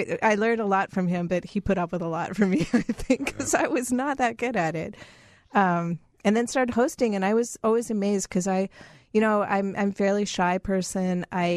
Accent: Winnipeg, Manitoba, Canada; I was born in Winnipeg, and so I grew up listening to the CBC

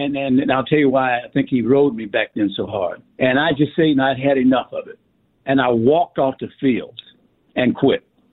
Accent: Atlanta, Georgia, United States; Flanagan to me was the Magic Johnson of our era as we grew up in Atlanta.

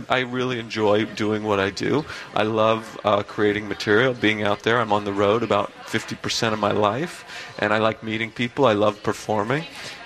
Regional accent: Idaho, United States; now in New York, United States; I'm from Idaho originally, yes, but I live in New York now for the last 10 years.

